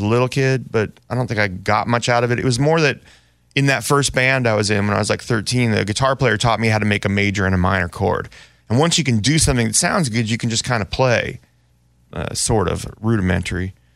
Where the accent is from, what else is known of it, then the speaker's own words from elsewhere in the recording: Oakland, California, United States; especially growing up in Oakland, there's a lot, you know … is really big